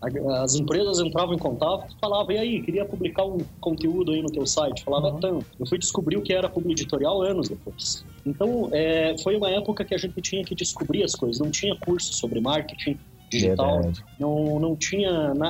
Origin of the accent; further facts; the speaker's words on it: Curitiba, Paraná, Brazil; also born or lived in Ponta Grossa / Palmeira / Campo Mourão; Eu sou nascido em Curitiba, mas eu morei em outras cidades também no interior do Paraná.